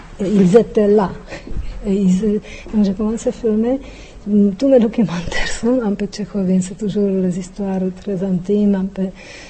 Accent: Czechia; French is a second language; now in Buenos Aires, Argentina; je suis tchèque, je le dis, dès que je vis à Buenos Aires

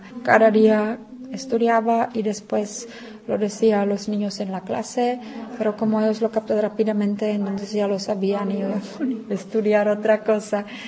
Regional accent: Prague, Czechia; que soy de Praga, soy de la ciudad.

